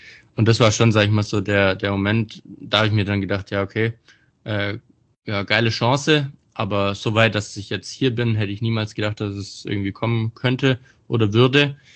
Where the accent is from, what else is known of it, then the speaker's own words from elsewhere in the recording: Bietigheim, Baden-Württemberg, Germany; Also ich bin ja aus Bietigheim